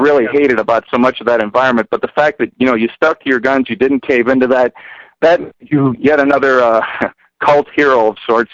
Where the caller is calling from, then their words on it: Chicago, Illinois, United States; calling from Chicago.